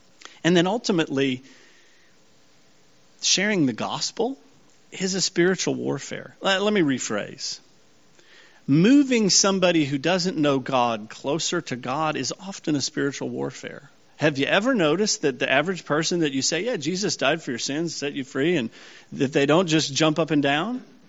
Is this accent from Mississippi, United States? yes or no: yes; Mississippi, United States; Fire ants, I grew up with fire ants in Mississippi